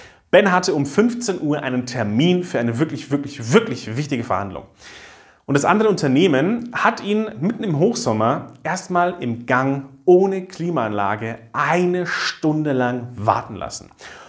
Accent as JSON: {"language": "German", "town": "Pfaffenhofen an der Ilm", "region": "Bavaria", "country": "Germany", "tie": "born or raised there", "said": "In meiner Heimatstadt Pfaffenhofen an der Ilm stand bei einer Partei dieser Satz"}